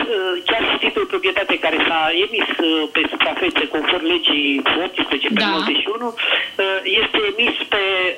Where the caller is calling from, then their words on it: Bucharest, Romania; sunt din București.